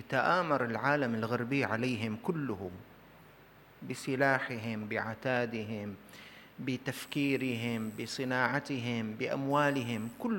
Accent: Syria; عندنا في الشام في سوريا

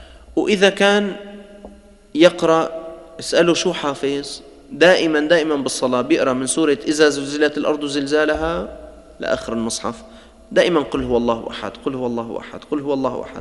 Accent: Damascus, Damascus Governorate, Syria; نحن عندنا في الشام كبار شيوخ قراء العالم كله موجود

